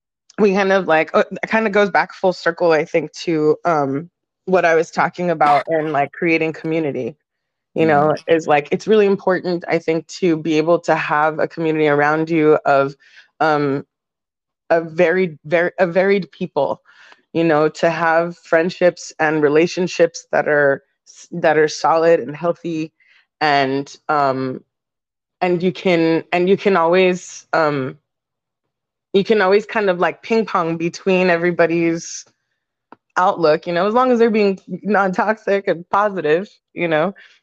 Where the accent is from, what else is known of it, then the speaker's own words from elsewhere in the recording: United States; for people who don't know, I'm Mexican American. I'm what they call a pocha.